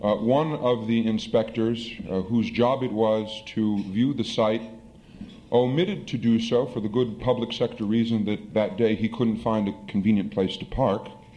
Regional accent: Chicago, Illinois, United States; as a Chicagoan, I would like to note the extraordinary lengths to which we of this city went

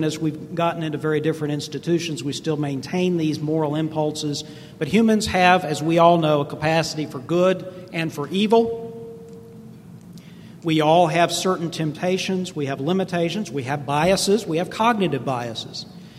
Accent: Charlotte, North Carolina, United States; I want to admit to a bias that I'm from Charlotte. This is where I'm from. Is anybody else from here? So welcome to my hometown.

